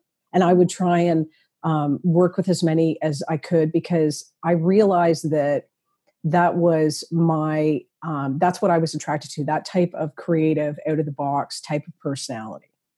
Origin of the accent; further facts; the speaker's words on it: Toronto, Ontario, Canada; And I'm from Toronto originally.